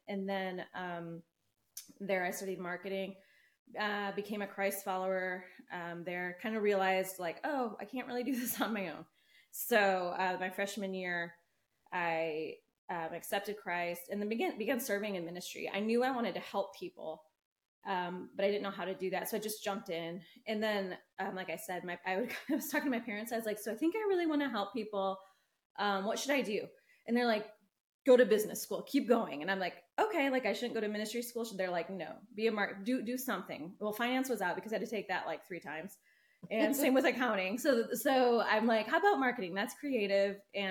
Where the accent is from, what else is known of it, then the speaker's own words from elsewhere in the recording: Michigan, United States; I was born and raised in Michigan. Hopefully most of the accent is gone, but you never know. Could still very much be there.